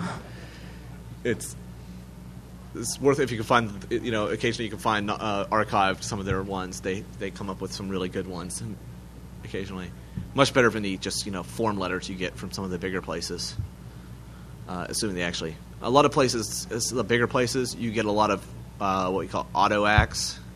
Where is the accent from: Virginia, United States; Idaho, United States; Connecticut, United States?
Virginia, United States; Charlottesville; We've done that in my hometown up in Charlottesville.